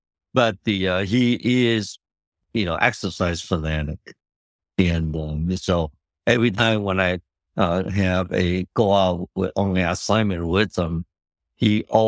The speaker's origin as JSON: {"language": "English", "country": "Taiwan", "tie": "born or raised there", "second_language": "English", "said": "I grew up in Taiwan."}